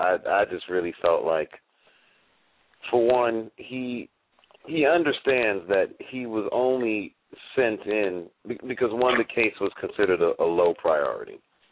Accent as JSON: {"language": "English", "region": "New York", "country": "United States", "tie": "born or raised there", "moved": "as an adult", "lives_now": "San Francisco Bay Area, United States", "said": "Because I grew up in New York, lived there for over 30-something years before I finally moved out to the Bay Area."}